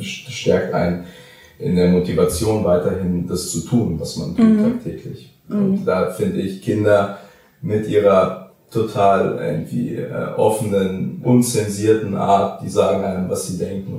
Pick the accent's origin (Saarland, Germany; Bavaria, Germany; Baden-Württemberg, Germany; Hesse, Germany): Hesse, Germany; Ich komme aus der Gegend von Frankfurt